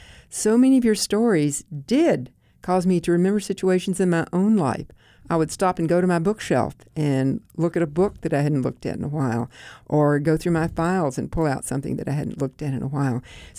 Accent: Deep South, United States; I grew up in the Deep South, so I couldn't identify with your growing up in New York City.

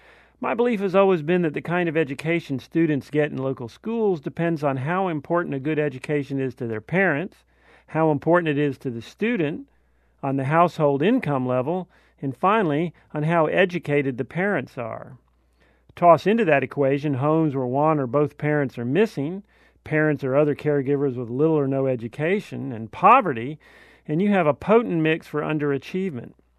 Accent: Ferry Pass, Florida, United States; I grew up in Ferry Pass, a blue-collar neighborhood.

